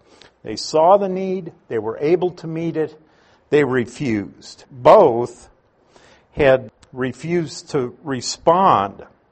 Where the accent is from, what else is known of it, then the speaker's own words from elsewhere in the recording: Nebraska, United States; I was the kid from Nebraska looking up with his mouth hanging open, saying, oh boy, I should be somewhere else right now.